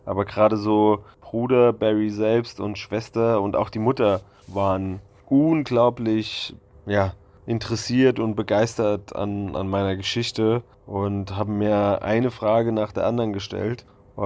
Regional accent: Germany

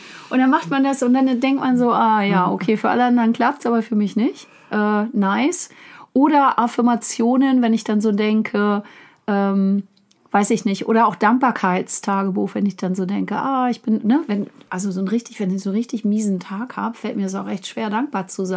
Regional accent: Berlin, Germany; jetzt bin ich auch selber Berlinerin

